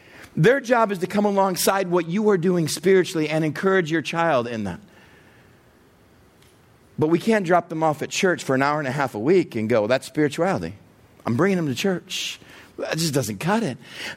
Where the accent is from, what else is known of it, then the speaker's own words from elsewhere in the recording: Texas, United States; See, I grew up in West Texas. We went out to the levee. It's the only place you can find water.